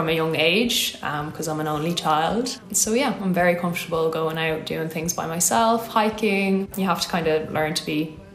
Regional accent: Ireland; also born or lived in Lithuania; I am Lithuanian, but I grew up in Ireland. And currently I'm a digital nomad.

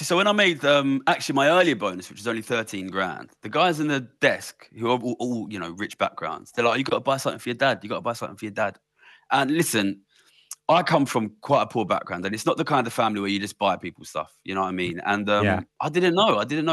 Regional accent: London, United Kingdom; I grew up in London and, you know, in a very sort of immigrant part of London where we're all like, we want to make money, we want to move up.

